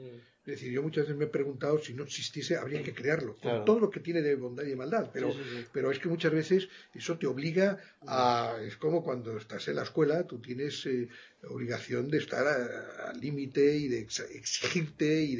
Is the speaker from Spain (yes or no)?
yes; Madrid, Community of Madrid, Spain; born there; por mi vinculación al norte de España, del cual pues toda mi familia viene de ahí, aunque yo nací aquí en Madrid, pero bueno, enseguida hemos estado, tengo padres cántabros, madres santanderina